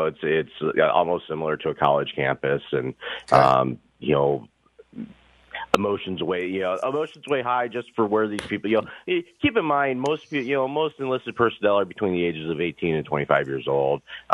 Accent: United States; even though it is my right as an American

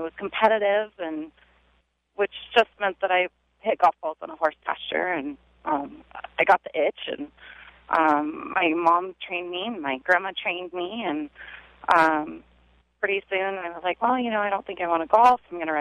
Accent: Sacramento, California, United States; I'm from Sacramento, California. So I do a little traveling here and there

